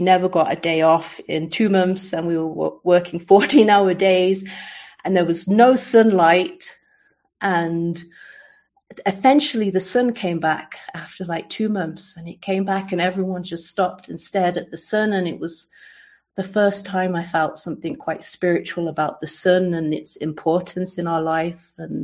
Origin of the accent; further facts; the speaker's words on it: Coventry, West Midlands, United Kingdom; From growing up in Coventry, I finally found like there was more peace in my mind